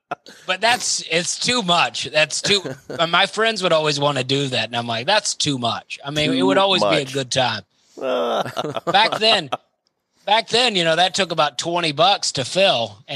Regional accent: Alabama, United States; moved away as an adult; now in Charleston, United States; I grew up in Alabama and moved to Charleston, South Carolina

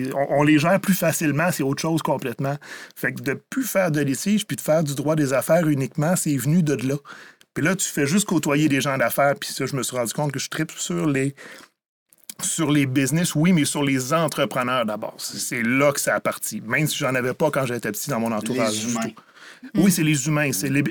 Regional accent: Rivière-du-Loup, Quebec, Canada; Je viens de Rivière-du-Loup.

